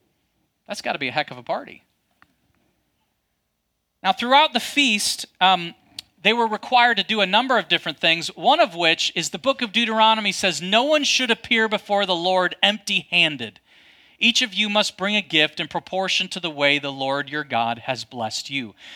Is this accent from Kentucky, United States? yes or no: yes; Kentucky, United States; We're from Kentucky. I mean, come on.